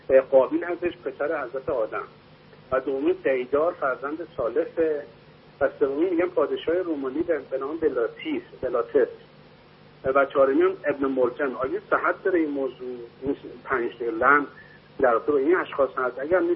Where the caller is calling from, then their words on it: Tehran, Tehran Province, Iran; از تهران هستم.